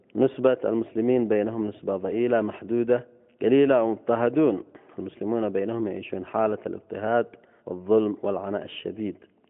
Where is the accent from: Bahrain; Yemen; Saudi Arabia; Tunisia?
Yemen; بل يجب أن نفتخر بها كيمنيين